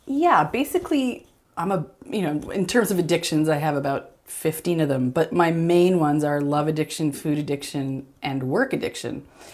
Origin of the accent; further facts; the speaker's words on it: Canada; for me, as a Canadian, first of all, I'm a bit of an imploder